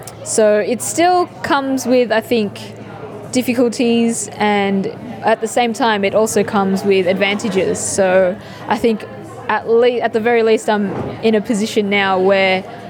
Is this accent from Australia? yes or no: yes; Australia; I can't say I'm entirely proud of being Filipina, but I'm not entirely proud of being Australian either.